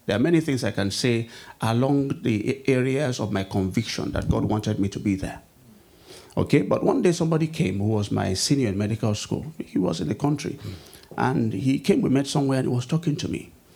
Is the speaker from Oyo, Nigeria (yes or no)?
yes; Ibadan, Oyo, Nigeria; I was born and bred in Ibadan, not in Lagos.